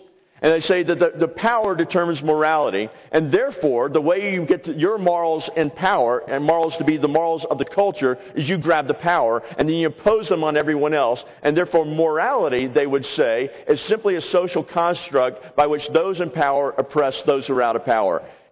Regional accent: the South, United States; I'm a Southerner. I am so glad the North won the war.

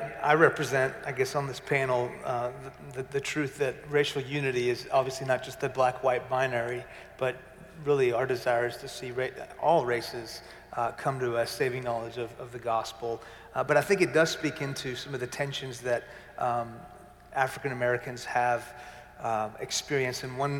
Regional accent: Iran; now in United States; people started throwing rocks through our window because we're from Iran

